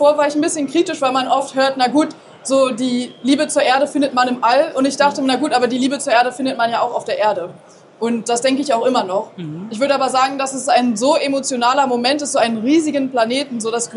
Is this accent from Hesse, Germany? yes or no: no; Berlin, Germany; ein Funkkontakt mit der TU Berlin, mhm, in meiner Heimatstadt.